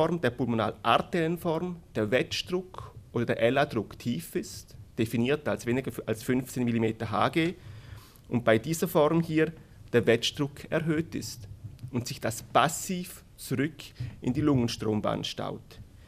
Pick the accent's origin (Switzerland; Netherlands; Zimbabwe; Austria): Switzerland; Bern; ich komme aus der Schweiz, aus Bern.